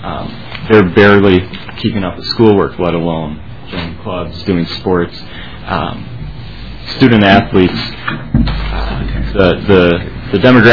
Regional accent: Wisconsin, United States; I'm from Wisconsin, but if I were in Minnesota, I would probably fall outside the requirements of receiving the state grant.

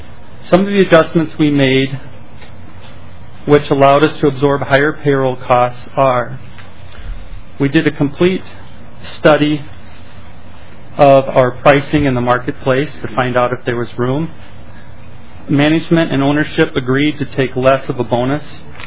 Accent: Mankato, Minnesota, United States; I am from Mankato, Minnesota.

